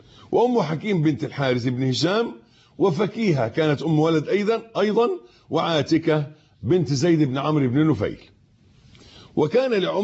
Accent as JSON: {"language": "Arabic", "country": "Egypt"}